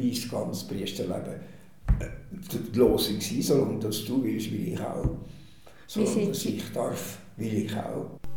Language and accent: German; Menzingen, Zug, Switzerland; Ich war Ministrant im Lehrschwesterninstitut Menzingen. Das ist meine Heimat.